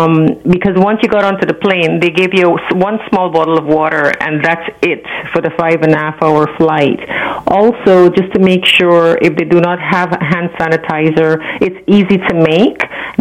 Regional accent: Herstelling, Demerara-Mahaica, Guyana; I'm from Herstelling originally, right before Providence.

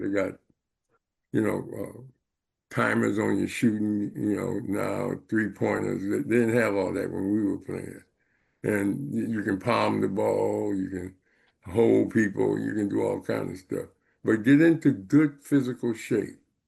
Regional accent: Compton, California, United States; I grew up in Watson, Compton.

